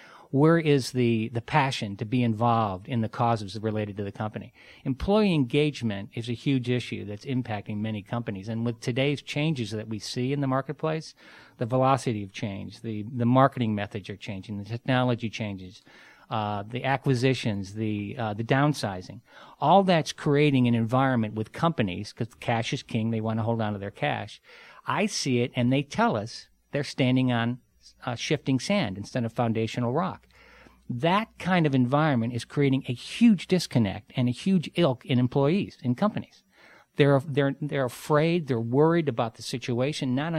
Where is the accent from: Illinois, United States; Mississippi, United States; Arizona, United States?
Illinois, United States; Chicago; moved away; I'm from Chicago. Moved here 17 years ago.